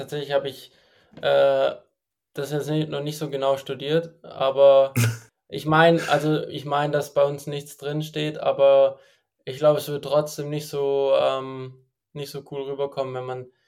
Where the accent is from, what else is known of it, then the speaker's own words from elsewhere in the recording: Baden-Württemberg, Germany; ich komme ja irgendwie aus dem Nordschwarzwald, also Raum Stuttgart.